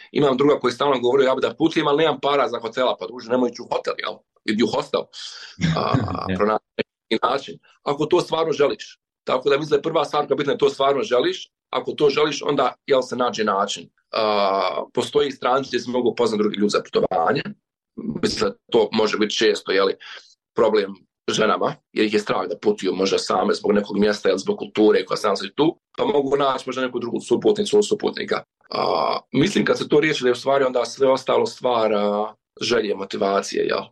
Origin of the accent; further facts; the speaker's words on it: Bosnia & Herzegovina; ja sam iz Bosne i Hercegovine